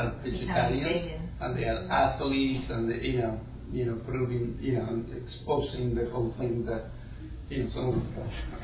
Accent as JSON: {"language": "English", "country": "Argentina", "tie": "born or raised there", "moved": "as an adult", "said": "I mean, I grew up in Argentina. I was there until I was 23."}